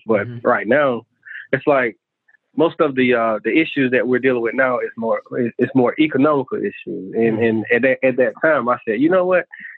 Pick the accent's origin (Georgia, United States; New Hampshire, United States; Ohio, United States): Georgia, United States; Well, I grew up here in Peach County.